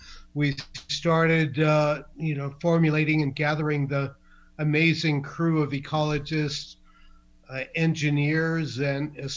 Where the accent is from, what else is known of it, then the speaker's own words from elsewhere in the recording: New York City, New York, United States; Jewish immigrant kid, first generation born in the U.S. of Polish and Russian Jewish immigrants, growing up in New York City, Brooklyn, then Flushing, Queens